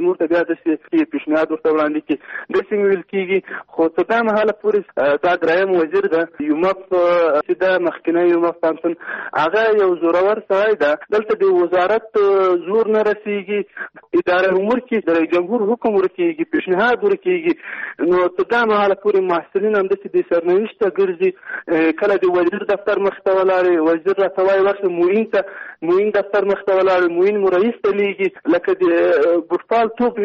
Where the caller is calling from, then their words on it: Kabul, Afghanistan; د مرکز کابل نن تاسو سره تماس کړم